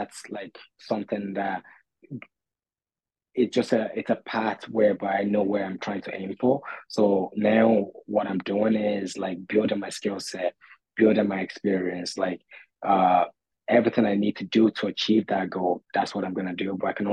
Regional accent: Nigeria; born there; also born or lived in Ireland; But like, I am Nigerian born, and like Irish as well.

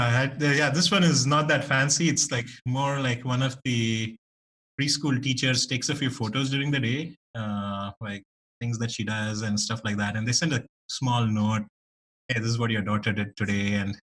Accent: Bangalore, Karnataka, India; yeah, and it was even rarer when I grew up in India in Bangalore.

